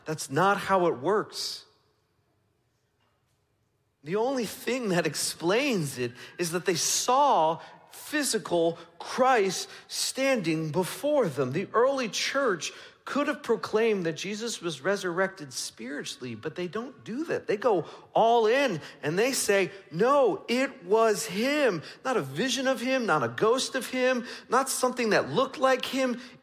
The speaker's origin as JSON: {"language": "English", "region": "New York", "country": "United States", "tie": "born or raised there", "said": "Perhaps you're familiar with an event that occurred in my home state a bunch of years ago. It's called Woodstock."}